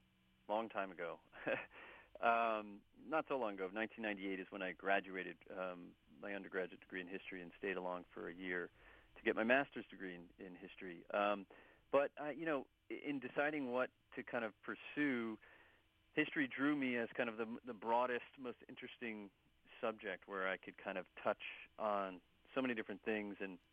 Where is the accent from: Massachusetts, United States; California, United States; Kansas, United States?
Massachusetts, United States; But Boston was really special, you know, given it's my home state. And I do know the city so well.